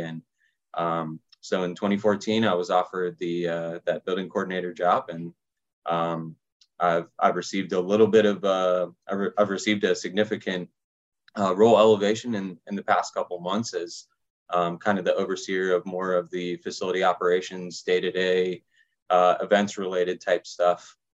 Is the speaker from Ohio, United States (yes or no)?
yes; Columbus, Ohio, United States; I grew up in Columbus, Ohio, so I've lived in the shadow of the stadium or the Ohio State University for pretty much my entire life.